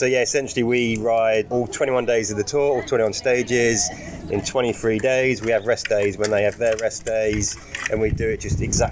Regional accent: Berkhamsted, East of England, United Kingdom; I'm from Berkhamsted.

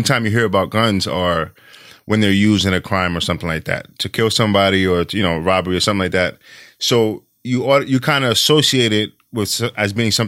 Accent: New York City, New York, United States; I'm from New York City, and I think, you know, it's mostly like a liberal city.

